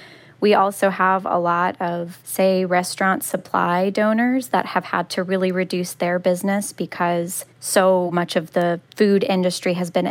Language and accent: English; Louisiana, United States; I'm from South Louisiana, and I think a very common trait among the communities here is resilience.